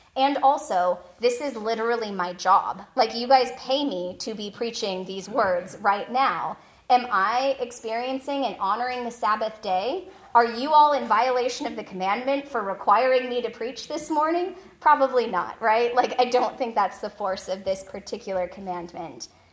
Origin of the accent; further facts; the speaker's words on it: Washington, United States; And I would swing by the grocery store because I'm from Washington and I could buy wine in the grocery store.